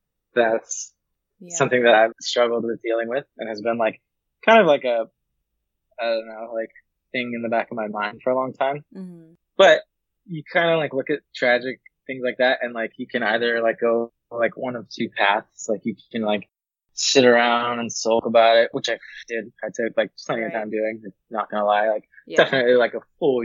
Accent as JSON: {"language": "English", "town": "Cupertino", "region": "California", "country": "United States", "tie": "born or raised there", "said": "I'm from Cupertino, California. I was born and raised in that area."}